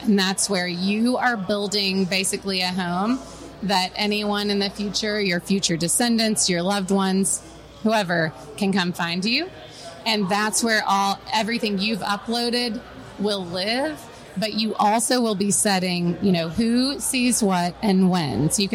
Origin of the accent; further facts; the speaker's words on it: Longview, Texas, United States; we're originally from Texas. I live in our hometown of Longview.